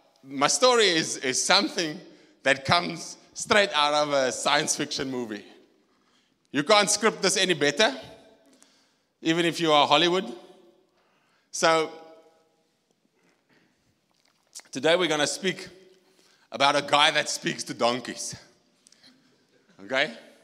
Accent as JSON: {"language": "English", "country": "South Africa", "said": "So I come from the Karoo. Daai lyk vir my lekker soos die Karoo."}